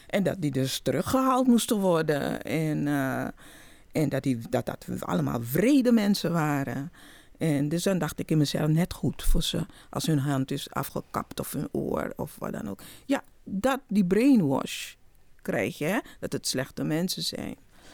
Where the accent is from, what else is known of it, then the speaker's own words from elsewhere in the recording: Suriname; now in Netherlands; Want ik ben in Suriname opgegroeid in de jaren 60.